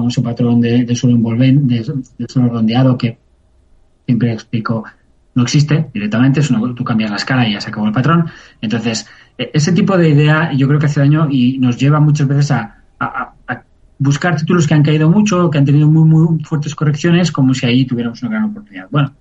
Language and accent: Spanish; Spain; now in Andorra; Y yo, aunque vivo en Andorra, sigo siendo español.